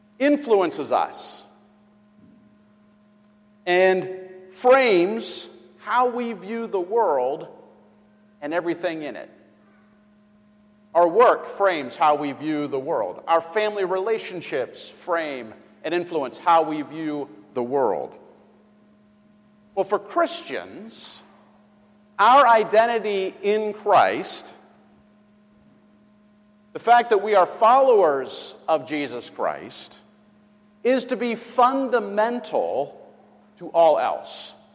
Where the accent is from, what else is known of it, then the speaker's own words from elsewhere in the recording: Wilkinsburg, Pennsylvania, United States; I'm from Wilkinsburg. I live in Wilkinsburg.